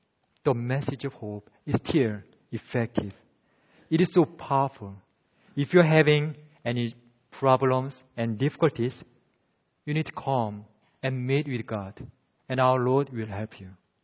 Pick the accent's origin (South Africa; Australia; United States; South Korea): South Korea; You know, I am originally from South Korea.